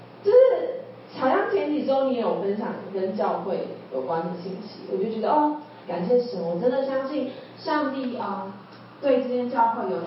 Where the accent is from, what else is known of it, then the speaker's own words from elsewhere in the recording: Taipei, Taiwan; 我从小是在台北粮堂长大的。